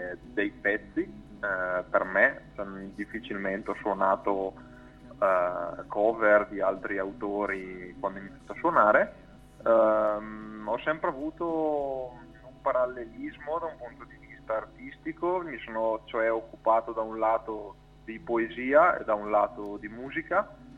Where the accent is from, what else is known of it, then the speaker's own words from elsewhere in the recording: Brescia, Lombardy, Italy; born there; vivo a Brescia, sono nato a Brescia.